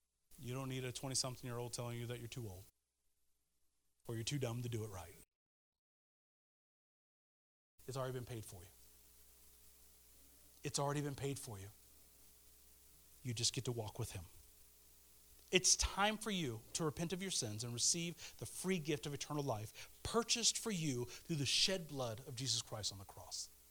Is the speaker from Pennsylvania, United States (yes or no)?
no; Kansas City, Missouri, United States; If I have a vegan in my house, I'm not going to bring out my barbecue, though I'm from Kansas City.